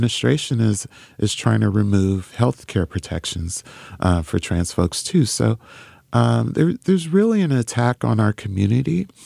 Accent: Los Angeles, California, United States; No, I'm from Los Angeles.

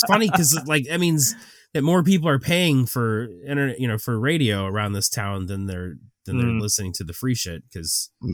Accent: St. Louis, Missouri, United States; I'm from St. Louis. I've lived here all my life.

